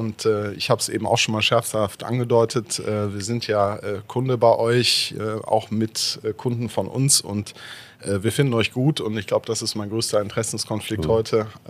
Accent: Aachen, North Rhine-Westphalia, Germany; wahrscheinlich hört man es am fehlenden Akzent, ich bin kein Luxemburger oder drumherum. Ich komme aus Aachen ursprünglich, bin natürlich auch Alemannia Aachen-Fan

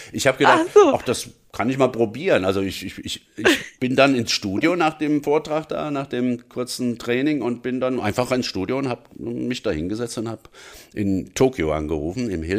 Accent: Hesse, Germany; accent: Hessian; mit hessischem, meinem ja zweiten Muttersprachendialekt, den ich von meinem Vater habe, gebürtige Frankfurter

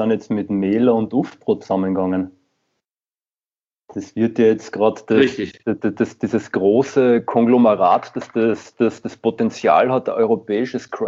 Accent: Carinthia, Austria; ich finde es ja witzig, ich komme ja selbst aus Kärnten im Endeffekt

